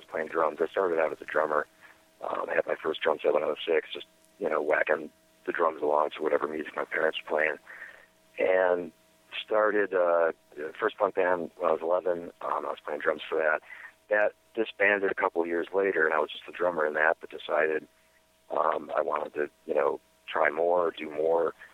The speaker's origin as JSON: {"language": "English", "region": "Wisconsin", "country": "United States", "tie": "born or raised there", "said": "I grew up outside of Madison, Wisconsin, in rural Wisconsin, and had a lot of access to music early on."}